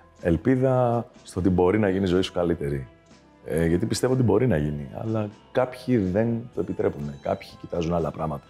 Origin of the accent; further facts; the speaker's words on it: Perissos, Attica, Greece; Αν και γεννήθηκα και μεγάλωσα εδώ, στον Περισσό, πάντα λέω ότι είμαι από τον Εύρο.